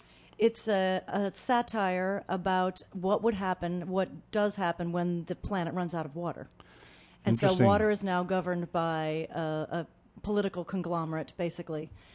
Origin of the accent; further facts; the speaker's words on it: Illinois, United States; I grew up in Illinois, near St. Louis, and this summer I'm actually going back to my roots and my people.